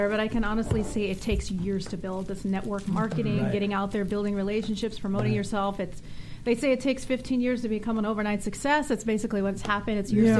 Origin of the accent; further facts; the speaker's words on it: Knoxville, Tennessee, United States; moved away as an adult; now in Los Angeles, United States; Originally, I'm from Knoxville, Tennessee.